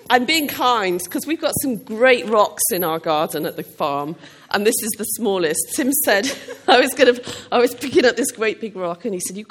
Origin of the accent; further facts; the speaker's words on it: Wales, United Kingdom; I'm Welsh. I'm so glad I'm Welsh